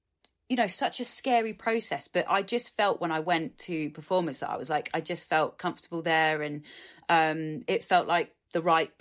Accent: Isle of Wight, South East England, United Kingdom; I always went to a Sunday stage school and I grew up on the Isle of Wight.

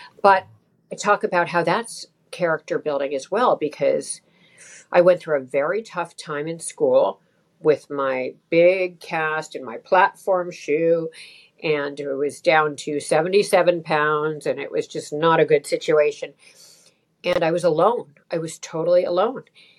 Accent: Toronto, Ontario, Canada; also born or lived in Chappaqua, United States / Portugal; I was growing up in Toronto at that. I had moved to Toronto at that point. Originally, I lived in Westchester, New York, in Chappaqua. Then I lived in Portugal

